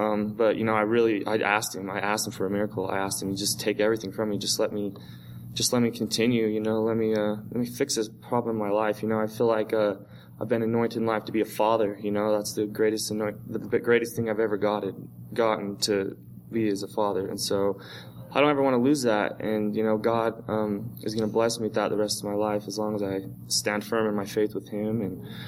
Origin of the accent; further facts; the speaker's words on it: Utah, United States; I'm actually from Utah. I flew out here on Christmas Eve, woke up here on Christmas.